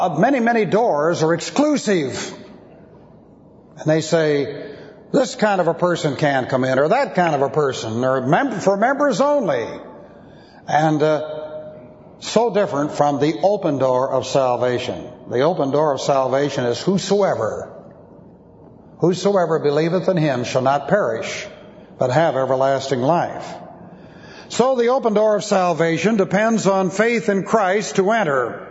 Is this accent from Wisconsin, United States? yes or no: no; Beverly Hills, California, United States; I grew up in Beverly Hills, and in Beverly Hills was the Los Angeles Country Club.